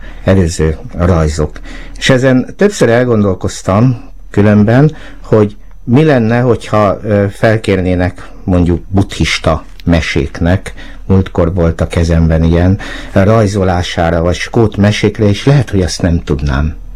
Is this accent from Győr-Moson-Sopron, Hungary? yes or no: no; Szentendre, Pest, Hungary; gyerekkorom óta volt kapcsolatom, mert Szentendrén nőttem fel